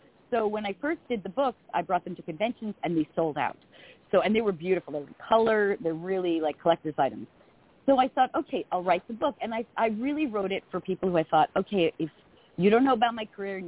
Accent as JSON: {"language": "English", "region": "New York", "country": "United States", "said": "And I talk like this, so don't be confused. I'm a woman from Long Island."}